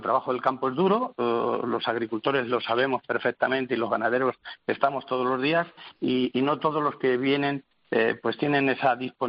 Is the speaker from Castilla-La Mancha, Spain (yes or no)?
yes; Castilla-La Mancha, Spain; o al menos nosotros somos de Castilla-La Mancha, por toda la comunidad autónoma